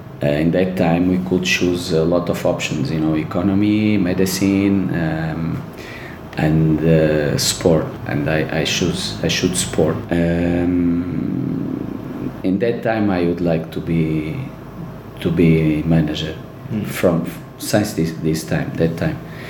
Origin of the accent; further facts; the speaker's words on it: Matosinhos, Porto District, Portugal; English is a second language; When I was born in Matosinhos, which is just in Porto. So my city is Porto.